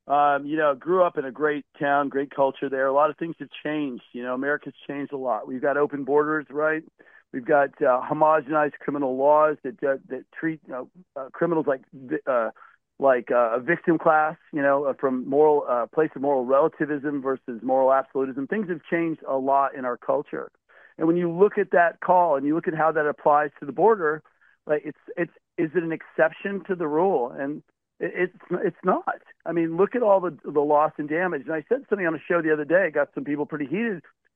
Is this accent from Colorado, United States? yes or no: yes; Glenwood Springs, Colorado, United States; also born or lived in Fort Collins; I'm from Wood School, Fort Collins, and grew up in Glenwood Springs, so always a pleasure.